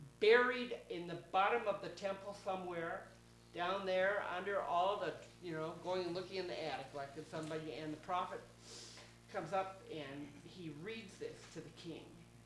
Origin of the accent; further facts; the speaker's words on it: Seattle, Washington, United States; I mean, I'm from Seattle, so it's really easy to, easy is the wrong word.